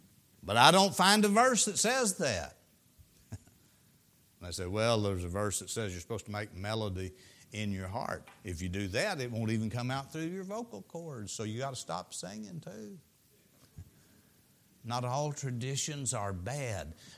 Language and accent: English; Arkansas, United States; moved away as an adult; now in Missouri, United States; I said, I come from Arkansas.